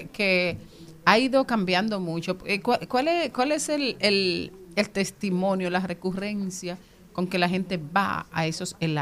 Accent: Monte Plata, Dominican Republic; Yo me fui mentalmente, inmediatamente, para mi niñez, cuando, en Monteplata

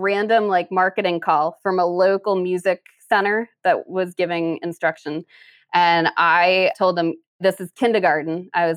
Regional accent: Connecticut, United States; Yeah, I actually grew up in Connecticut.

